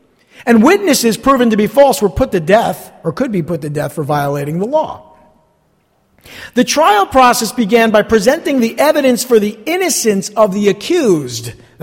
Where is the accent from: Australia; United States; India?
United States; New Jersey; accent: North Jersey; I don't think anyone would be surprised to know that I grew up right here in North Jersey. I can disguise my accent, but it's very hard.